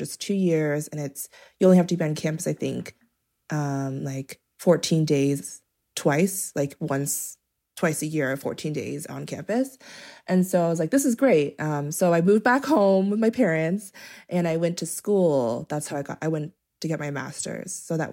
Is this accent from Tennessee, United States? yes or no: no; Las Vegas, Nevada, United States; that came to my hometown, Vegas.